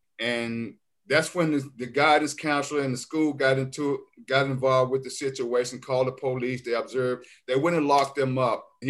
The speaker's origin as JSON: {"language": "English", "town": "Memphis", "region": "Tennessee", "country": "United States", "tie": "born or raised there", "said": "First and foremost, I am a Memphis native. I was born in Memphis, Tennessee, in Shelby County."}